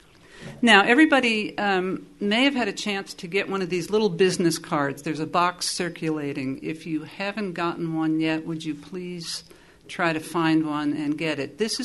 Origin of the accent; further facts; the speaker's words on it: Easton, New Hampshire, United States; I'm from Easton, which is the town down the hill from here.